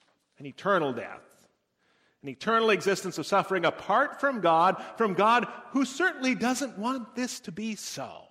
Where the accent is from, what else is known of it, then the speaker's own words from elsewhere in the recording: United States; And being an American, as we all are, he was defined by our culture, by the clothing and shoes we can buy here in the United States